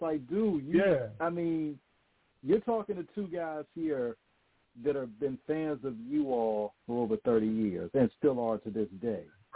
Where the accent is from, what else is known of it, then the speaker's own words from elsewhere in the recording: Virginia, United States; So when I was growing up in Virginia, you know, we would hear a variety of hip-hop.